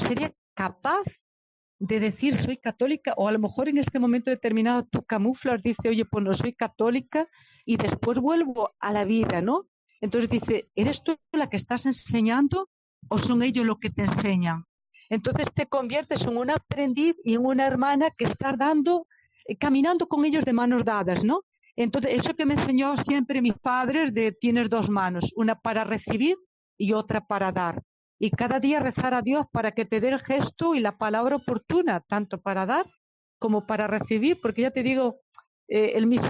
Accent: Vimianzo, Galicia, Spain; Yo soy de Vimianzo, de La Coruña, de un pueblito de Vimianzo, Valiña

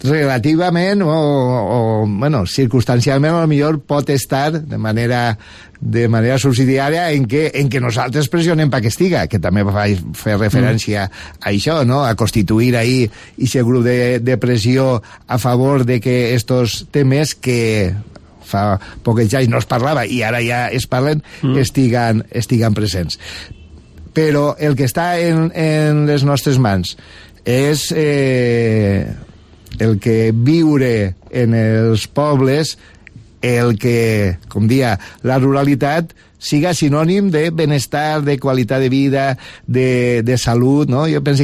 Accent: Suera, Valencian Community, Spain; jo ho veig en el meu poble, en Sueras

